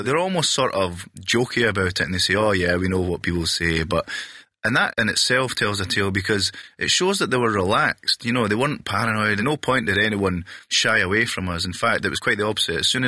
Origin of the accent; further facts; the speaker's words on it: Scotland, United Kingdom; Graham always introduced me as a Scottish person